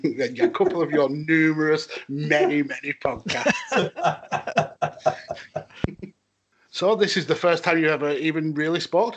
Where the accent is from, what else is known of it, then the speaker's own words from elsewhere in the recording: Wales, United Kingdom; Being Welsh is kind of like a blessing and a curse.